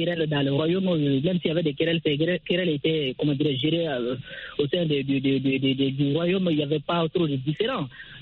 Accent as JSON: {"language": "French", "country": "Mali", "said": "je suis malien"}